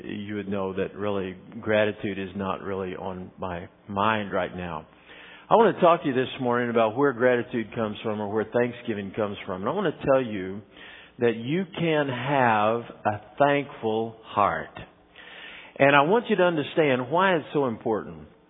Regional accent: Texas, United States; You know, I'm from West Texas, so you never pray that it doesn't rain.

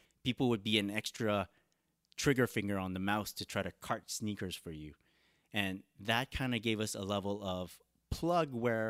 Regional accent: Canada; I was from Canada.

